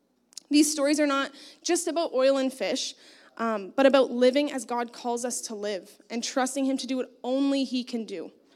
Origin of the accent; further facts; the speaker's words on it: Toronto, Ontario, Canada; now in Ottawa, Canada; We grew up in the Greater Toronto area, and now we live in Ottawa